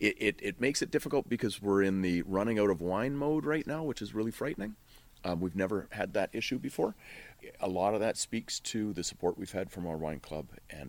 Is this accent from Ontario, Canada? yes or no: yes; Ontario, Canada; I'm fifth generation Canadian and we're from Ontario.